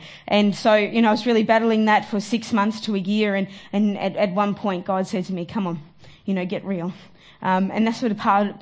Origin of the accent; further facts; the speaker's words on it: Cranbourne, Victoria, Australia; I grew up in Cranbourne. I've been a Cranbourneite for 25 years now. I am 2 off 30